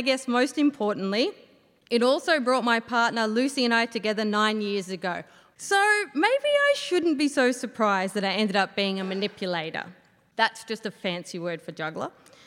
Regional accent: Yass, New South Wales, Australia; So, yep, I grew up in Yass with my brother, a second miracle baby, and my older sister. And we grew up on 5 acres.

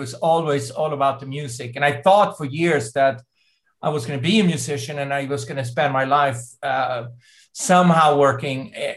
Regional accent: Sweden; And I kind of grew up like middle class, you know, divorced parents.

